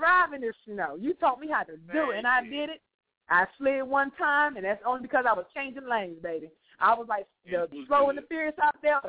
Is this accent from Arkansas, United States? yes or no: no; North Carolina, United States; It's just crazy up there in North Carolina. And they're saying it's worse down here than my hometown or home state North Carolina.